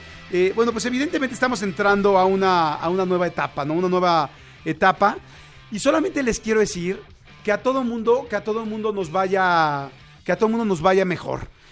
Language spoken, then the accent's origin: Spanish; Mexico; nosotros como mexicanos